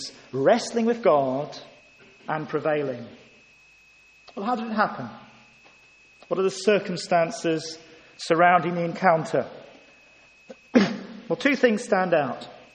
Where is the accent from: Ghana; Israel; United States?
Ghana; I was a young lad in Africa, I was brought up in Ghana, and all the lorries had slogans on the front of them.